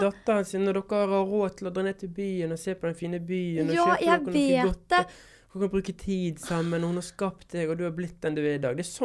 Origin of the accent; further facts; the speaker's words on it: Bergen, Vestland, Norway; da hadde jeg vært hjemme i Bergen i hele 2 måneder, vært veldig fint der med de og feiret jul og sånne ting